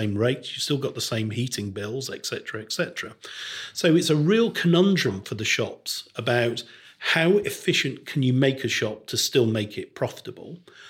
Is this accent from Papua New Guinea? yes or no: no; Crewe, North West England, United Kingdom; When I was growing up in Crewe in the 1960s and 70s, there were two cinemas, very busy.